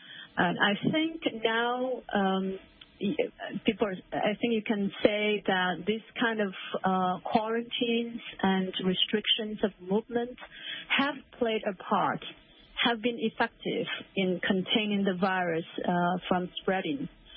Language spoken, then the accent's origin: English; Hubei, China; English is a second language; I came from Hubei province, right? That's my hometown. And I keep close contact with my family members and friends there.